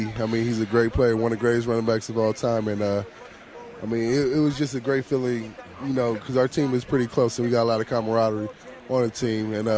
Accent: Indiana, United States; I'm from Indiana.

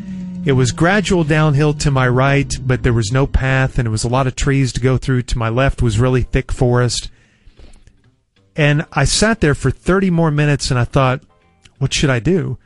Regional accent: Dallas, Texas, United States; And I said, no, sir, I'm from Dallas, and I'm lost, and I'm dehydrated.

